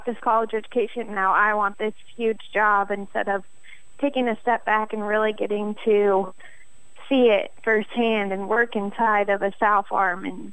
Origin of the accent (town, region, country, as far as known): Johnstown, Ohio, United States; moved away as an adult; now in Audubon, United States